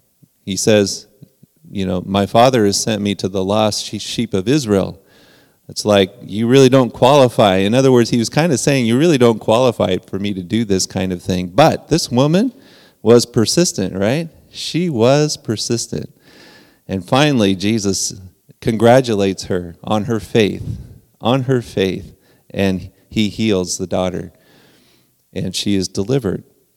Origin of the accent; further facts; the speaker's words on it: Peru; So I think most of you know that I grew up in Peru, South America, right?